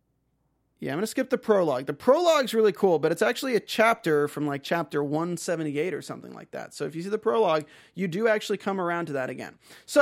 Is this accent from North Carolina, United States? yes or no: yes; North Carolina, United States; now in California, United States; again, I'm from North Carolina, and I live in California. I don't speak Chinese.